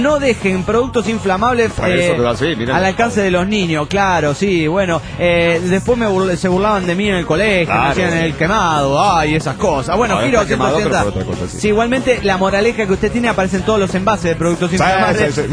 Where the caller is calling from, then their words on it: Wanda, Misiones, Argentina; de Wanda Misiones Argentina.